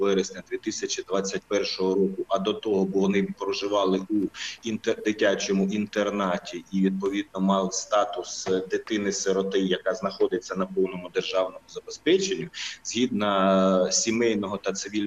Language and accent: Ukrainian; Mariupol, Donetsk Oblast, Ukraine; мені вдалося, оскільки я сам маріуполець, тому знав, де можна проїхати